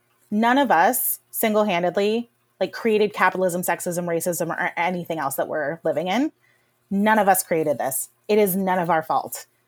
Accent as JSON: {"language": "English", "region": "Rust Belt", "country": "United States", "tie": "born or raised there", "said": "I am 38 years old. You do the math, right? Like, I grew up in poverty in the Rust Belt."}